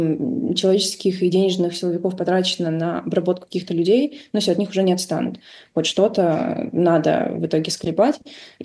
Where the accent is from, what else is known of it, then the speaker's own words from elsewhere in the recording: Caucasus, Russia; Я с Кавказа, я ингушка